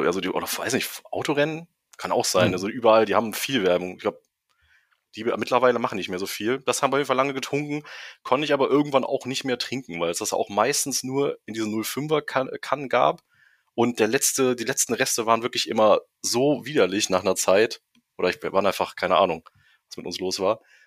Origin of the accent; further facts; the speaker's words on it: North Rhine-Westphalia, Germany; wir haben ja hier in der Ecke, ich komme ja aus NRW und so, Düsseldorf, so Mönchengladbach, wenn man das kennt.